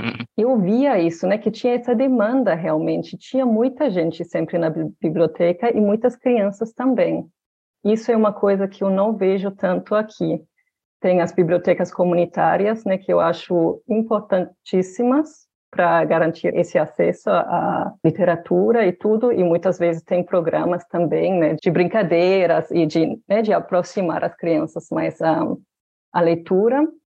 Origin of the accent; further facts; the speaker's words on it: Berlin, Germany; Lá, pelo menos lá em Berlim, né, onde eu nasci, cresci e tudo, lá tem no mínimo uma biblioteca pública em cada bairro, né?